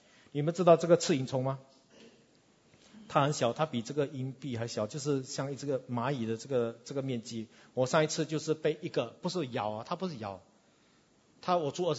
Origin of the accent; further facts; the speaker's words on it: Singapore; 我们新加坡人经常都要被这个的蚊子叮一下啊